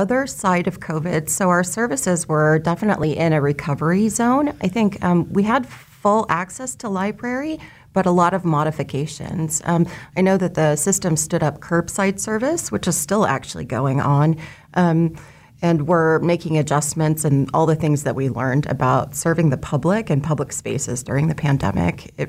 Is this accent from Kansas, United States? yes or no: yes; Emporia, Kansas, United States; I grew up in Emporia, Kansas, just up the street. Graduated from the high school there